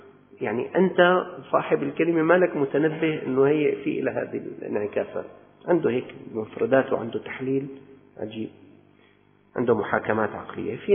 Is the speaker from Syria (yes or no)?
yes; Syria; خلاص نحن من الشام